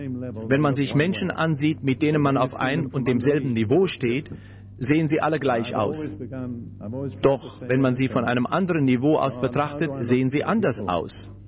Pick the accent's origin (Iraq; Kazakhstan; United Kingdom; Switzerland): United Kingdom; Ich stamme aus Großbritannien. Ich kann euch sagen, dass die Briten auch ihre Vorurteile haben. In meiner Kindheit bekam ich viele davon mit auf den Weg.